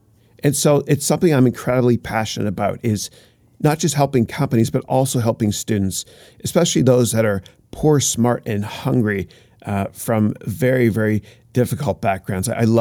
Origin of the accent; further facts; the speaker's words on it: Canada; moved away as an adult; now in United States; So I'm from Canada originally